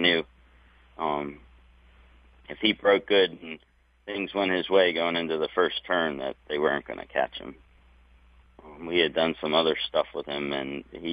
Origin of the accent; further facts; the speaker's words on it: Maryland, United States; I was born and raised here in Maryland